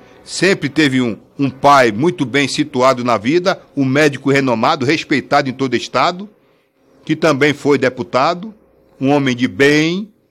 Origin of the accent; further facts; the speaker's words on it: Northeast Region, Brazil; porque eu sou nordestino com orgulho. Tenho orgulho de ser nordestino.